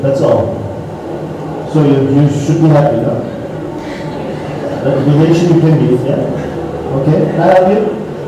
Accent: Heidelberg, Baden-Württemberg, Germany; English is a second language; I'm from Heidelberg.

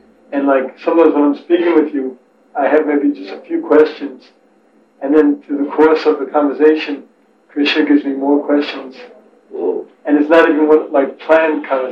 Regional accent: United States; I was from America, stationed in England.

